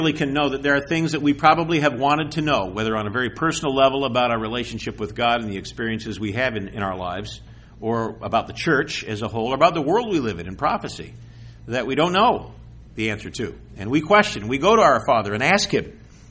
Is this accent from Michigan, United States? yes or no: yes; Detroit, Michigan, United States; I mean, I grew up in Detroit.